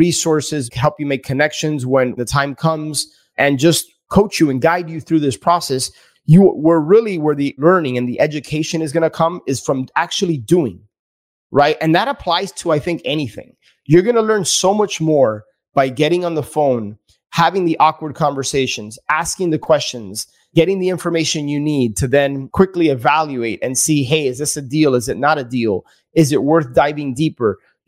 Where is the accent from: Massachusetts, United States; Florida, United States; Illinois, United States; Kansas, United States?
Florida, United States; Miami; I am not targeting big markets like Miami, which is where I live, born and raised in Miami.